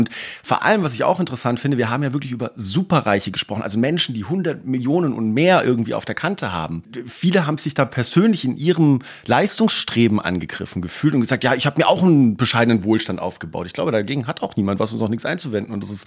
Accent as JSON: {"language": "German", "region": "Baden-Württemberg", "country": "Germany", "tie": "born there", "said": "Ich bin in Baden-Württemberg geboren."}